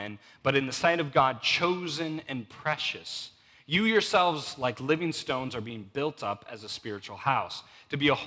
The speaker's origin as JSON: {"language": "English", "region": "Alaska", "country": "United States", "said": "we'd probably call it a hill, not a mountain, because we're from Alaska"}